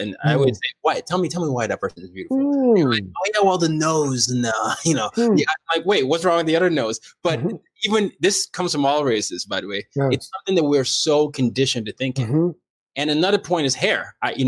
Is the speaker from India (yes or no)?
no; Nigeria; You're from Ghana, I'm from Nigeria.